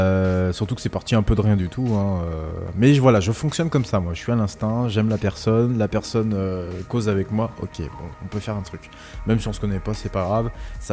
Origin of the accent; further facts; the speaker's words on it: Brittany, France; je suis breton, donc je suis en Bretagne